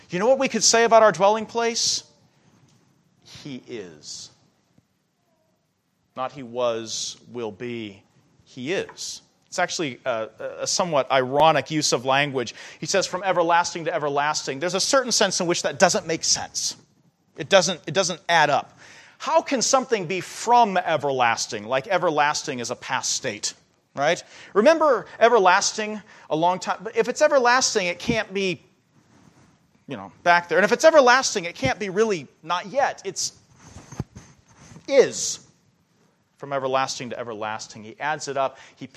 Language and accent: English; California, United States; I'm from California. That's ancient.